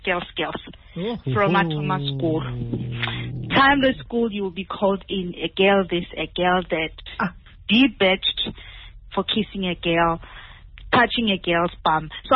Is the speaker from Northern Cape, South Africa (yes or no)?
no; Alexandra, Gauteng, South Africa; I mean, I was born and bred in Alexandra.